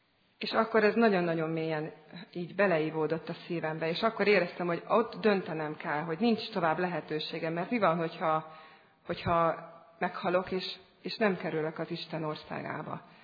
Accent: Nyíregyháza, Szabolcs-Szatmár-Bereg, Hungary; mert én Nyíregyházáról származom, elég messze van innen.

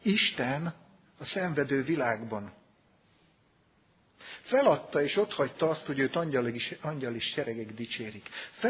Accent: Hungary; Csak gyengén hasonlít, de mi magyarok vagyunk

